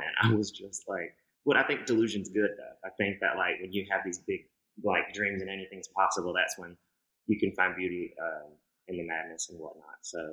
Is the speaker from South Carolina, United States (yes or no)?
yes; South Carolina, United States; Well, I grew up in South Carolina, and I really don't remember a time, as cliche as it sounds, that I was not like opening my big mouth and singing.